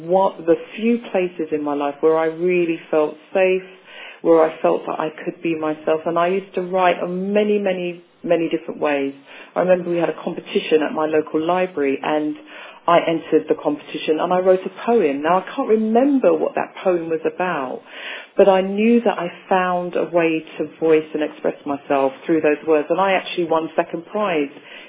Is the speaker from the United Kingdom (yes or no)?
yes; London, United Kingdom; Because for me, it really started as a young child growing up in South London.